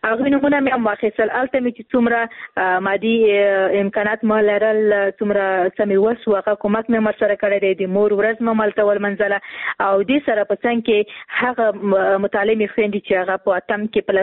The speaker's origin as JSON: {"language": "Pashto", "region": "Khost", "country": "Afghanistan", "said": "زه هم د خوست یم"}